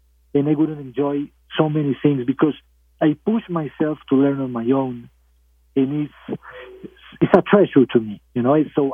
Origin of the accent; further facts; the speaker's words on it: Barcelona, Catalonia, Spain; I grew up in Barcelona, in Spain, and I went to school there, to high school there